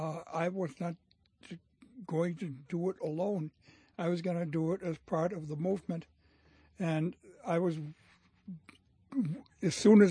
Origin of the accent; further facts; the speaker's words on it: Germany; accent: German; English is a second language; now in United States; the United States. I felt myself an alien here. I was terribly, terribly teased as a kid because of my German accent.